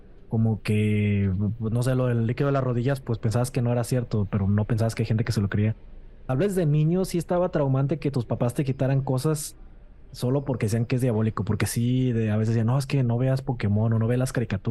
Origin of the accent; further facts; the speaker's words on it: Nuevo León, Mexico; sobre todo nosotros que somos de Nuevo León